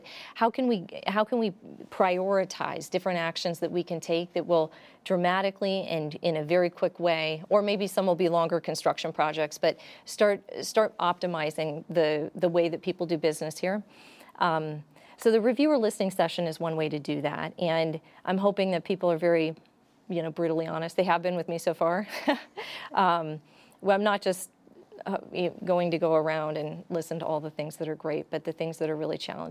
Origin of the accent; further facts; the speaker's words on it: Midwest, United States; Well, so I grew up in the Midwest, and baseball was my lullaby, right?